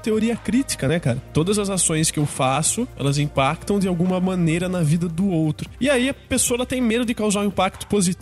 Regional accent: Itapira, São Paulo, Brazil; É um cara da minha cidade natal, é Itapira.

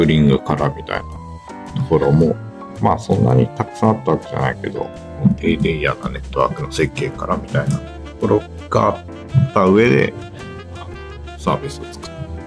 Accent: Sendai, Miyagi, Japan; 地元の仙台で入った会社があって、

